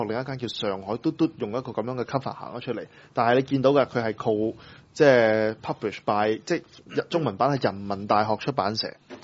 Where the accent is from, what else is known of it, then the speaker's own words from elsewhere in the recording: China; 即係我哋咁講啦，即係我哋中國人搞軟文化呢係真係廢到邊嘅。